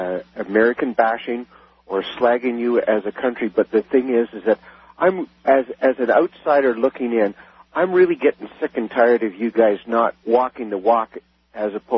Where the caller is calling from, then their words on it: Toronto, Ontario, Canada; I'm calling from Toronto.